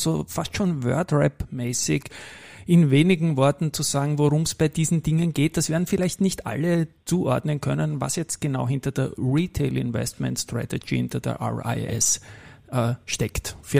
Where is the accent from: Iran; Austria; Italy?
Austria; Dann fühlen wir uns als Österreicher geehrt